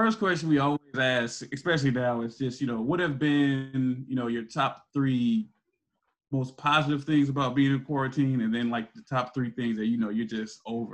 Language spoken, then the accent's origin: English; North Carolina, United States; because we're from North Carolina, and so we grew up. You got to pick Carolina, you got to pick Duke.